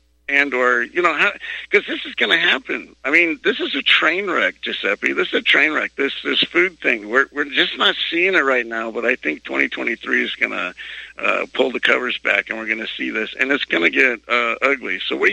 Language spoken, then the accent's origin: English; Texas, United States; from Texas.